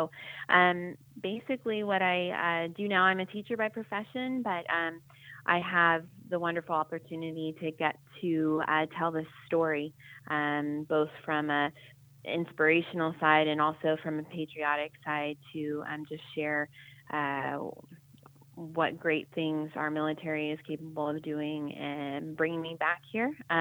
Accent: Cincinnati, Ohio, United States; I grew up outside of Cincinnati, Ohio, and I went to, you know, a really small kind of private school.

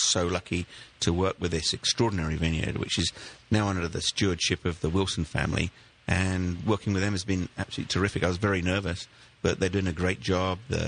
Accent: Dover, South East England, United Kingdom; At southeast corner place. I was born in Dover.

